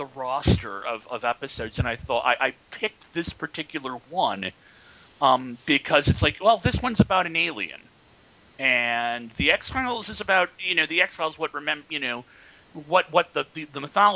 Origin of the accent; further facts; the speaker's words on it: Chicago, Illinois, United States; the Cubs are a National League team. I know they are because they're from my hometown.